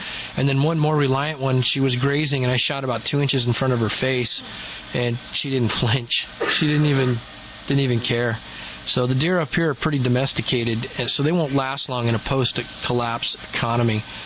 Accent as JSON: {"language": "English", "region": "Michigan", "country": "United States", "said": "We're just rednecks from Michigan."}